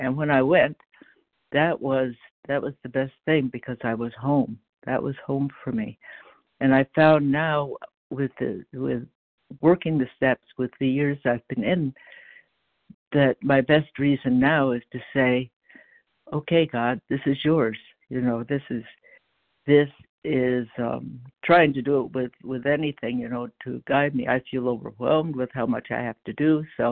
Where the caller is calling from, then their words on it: Vermont, United States; I'm in Vermont.